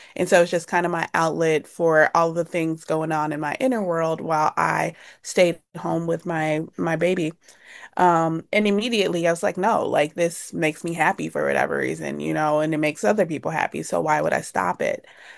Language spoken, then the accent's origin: English; Chicago, Illinois, United States; Growing up in Chicago, my mother, she was an addict, and so I've kind of been hyper independent my whole life.